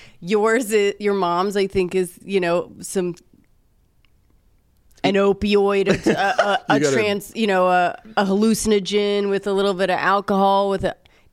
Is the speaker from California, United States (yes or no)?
yes; California, United States; sorry, we're from California, we say the one